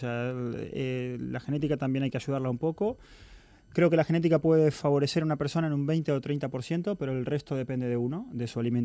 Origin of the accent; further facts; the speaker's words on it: Argentina; pero yo soy argentino y en Argentina nos decimos